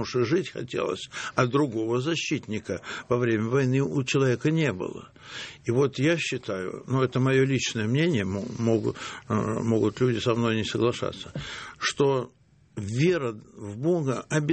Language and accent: Russian; Saint Petersburg, Russia; Ну, мой родной город, на самом деле, Ленинград.